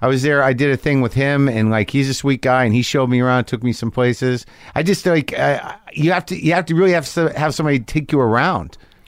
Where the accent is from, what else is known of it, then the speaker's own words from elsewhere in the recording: New Mexico, United States; Well, I grew up in New Mexico.